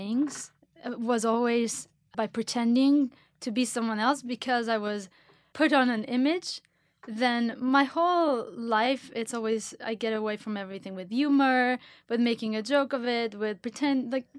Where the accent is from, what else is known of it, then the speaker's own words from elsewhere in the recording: Israel; English is a second language; she had a very similar accent to my accent, and I'm from Israel.